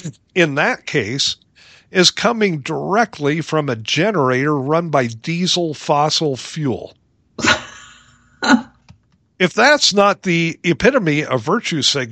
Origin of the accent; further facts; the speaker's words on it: Lincoln, Nebraska, United States; Yeah, when I was a kid growing up in Lincoln, Nebraska, a guy that lived around the corner from us